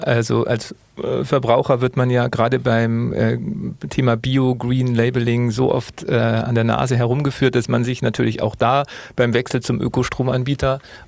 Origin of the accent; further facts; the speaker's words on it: Munich, Bavaria, Germany; das Problem als Münchner